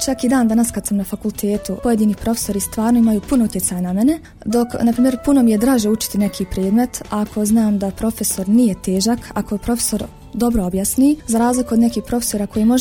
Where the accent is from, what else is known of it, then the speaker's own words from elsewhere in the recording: Zavidovići, Federation of Bosnia and Herzegovina, Bosnia & Herzegovina; also born or lived in Jordan; Druga sam godina, imam 20 godina. Rođena sam u Zavidovićima, ali sam nakon rođenja otišla u Jordan, gdje mi babo završio fakultet